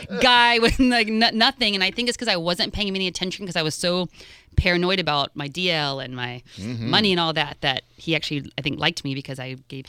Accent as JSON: {"language": "English", "town": "Fort Lauderdale", "region": "Florida", "country": "United States", "tie": "born or raised there", "also_born_or_lived": "Los Angeles", "said": "Never, ever, because I grew up in Fort Lauderdale."}